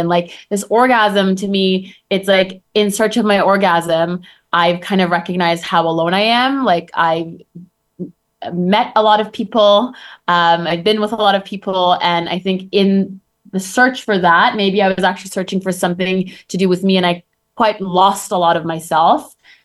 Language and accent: English; Turkey; also born or lived in Canada; I am from Turkey and there's, you know, a part of me that's Middle Eastern. And then I was raised on and off in Canada